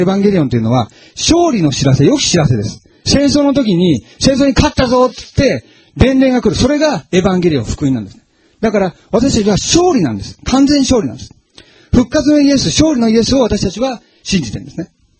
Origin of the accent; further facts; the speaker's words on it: Shizuoka, Japan; ちなみに私、静岡県民ですけども、静岡は大好きです。で、静岡の中でも、私は伊豆の生まれでね、伊豆地方の伊豆の人間です。